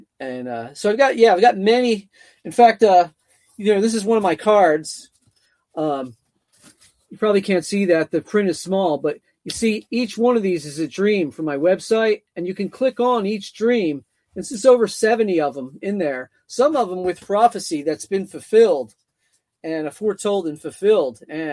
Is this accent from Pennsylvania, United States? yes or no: yes; Philadelphia, Pennsylvania, United States; life led me, you know, I'm from Philadelphia and I was out in California, and … life led me to homelessness.